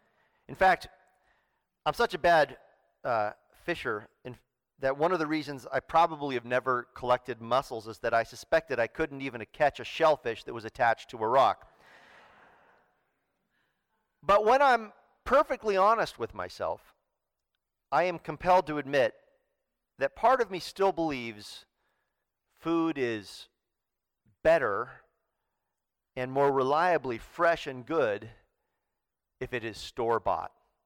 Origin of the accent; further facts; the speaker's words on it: Mendocino, California, United States; But even though I grew up in Mendocino, and I still spend a fair amount of time up on the North Coast